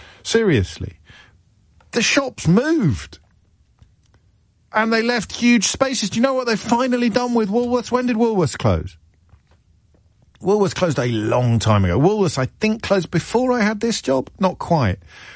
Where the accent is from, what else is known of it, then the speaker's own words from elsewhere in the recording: Kidderminster, West Midlands, United Kingdom; few high streets have declined more than my hometown of Kidderminster